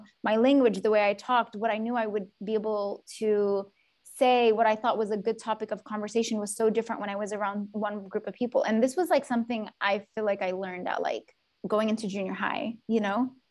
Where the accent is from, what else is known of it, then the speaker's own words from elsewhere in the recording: Yemen; You know, maybe growing up in Yemen had that kind of influence on me